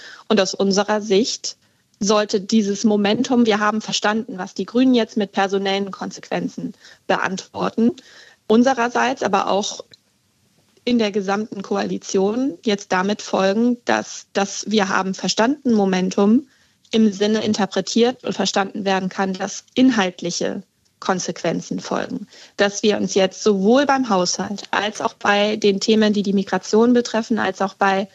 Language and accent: German; Schleswig-Holstein, Germany; Ich komme aus Schleswig-Holstein, da ist der Weg nicht weit.